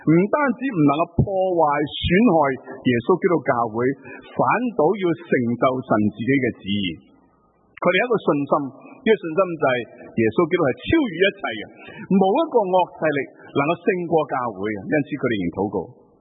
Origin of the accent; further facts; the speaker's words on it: China; 原来我们中国人的古代的更，叫做更叫做更，原来是中国人是一共有五更的